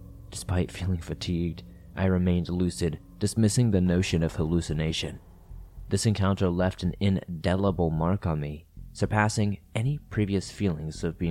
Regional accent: Lancaster, Pennsylvania, United States; I'm from Lancaster, Pennsylvania, and this incident occurred in January of last year in the middle of winter.

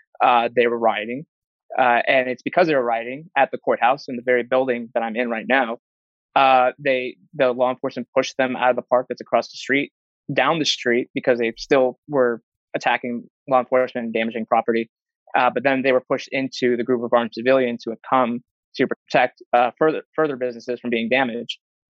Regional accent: Illinois, United States; because I'm from Illinois originally

